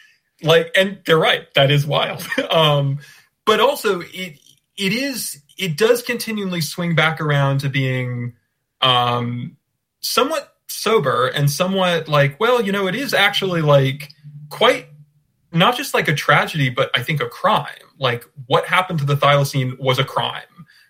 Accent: United States; I'm an American who reads a lot of folklore and mythology and is very interested in it.

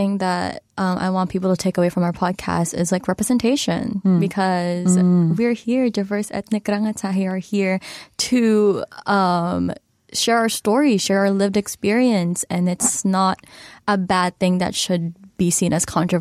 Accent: Philippines; now in New Zealand; So yeah, living here in New Zealand as a Filipino has been a very weird journey

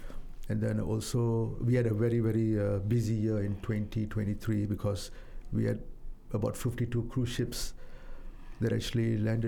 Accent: Malaysia; Because back in my home country before, I mean, we do actually celebrate all kinds of very diverse, celebrations.

